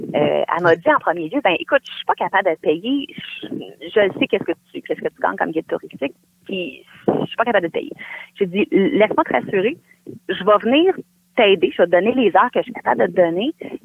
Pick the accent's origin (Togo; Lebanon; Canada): Canada; Carignan, Quebec; et puis moi, je suis de Carignan.